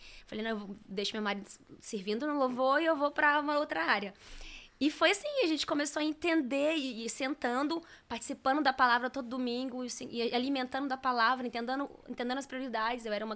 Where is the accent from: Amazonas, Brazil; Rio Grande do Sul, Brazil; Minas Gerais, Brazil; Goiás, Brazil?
Minas Gerais, Brazil; Divinópolis; now in São Paulo, Brazil; Éramos de Minas, de Divinópolis.